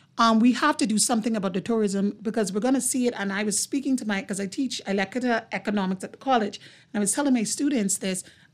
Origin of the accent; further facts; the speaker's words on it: Grand Bahama, Bahamas; And I'm from Grand Bahama, so I'm very passionate about Grand Bahama.